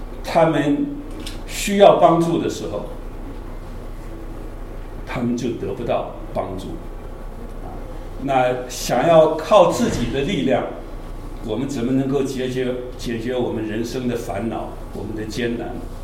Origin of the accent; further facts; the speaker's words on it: China; now in Canada; 我们中国人从远远的祖国啊，漂洋过海的来到这里，我们享受到这一切的恩典啊，加拿大这个空气是这么样的清新啊